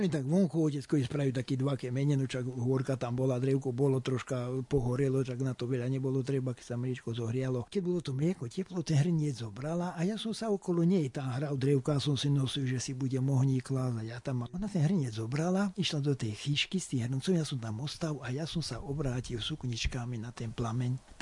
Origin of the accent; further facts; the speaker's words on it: Hrušov, Banská Bystrica Region, Slovakia; Som z juhu stredoslovenského kraja, z okresu Veľký Krtíš, dedinka Hrušov.